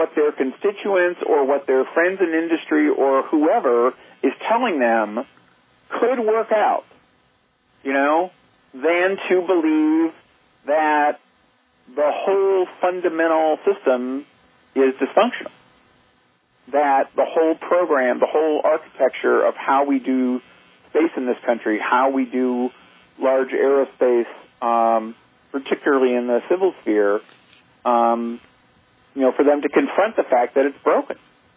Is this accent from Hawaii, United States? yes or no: no; Washington, District of Columbia, United States; born there; I was born in Washington, D.C.